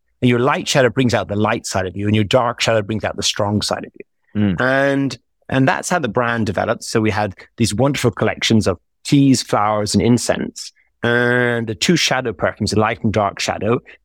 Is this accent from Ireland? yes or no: yes; Ireland; because I'm Irish and I've traveled to over 100 plus countries in the world